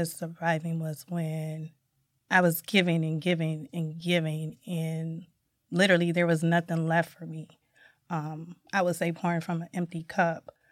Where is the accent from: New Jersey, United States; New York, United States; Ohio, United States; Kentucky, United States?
Ohio, United States; Toledo; So I am from Toledo, Ohio, born and raised. I am a first-generation grad.